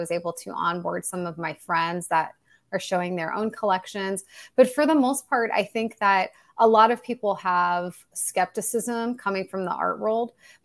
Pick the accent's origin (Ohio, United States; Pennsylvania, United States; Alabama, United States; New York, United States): New York, United States; Like, I'm from New York, like, please, we're going to get in a fight.